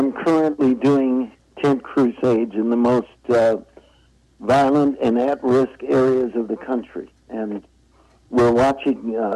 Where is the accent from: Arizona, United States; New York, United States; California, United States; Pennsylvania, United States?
California, United States; San Francisco; I'm from San Francisco, which doesn't usually create evangelists.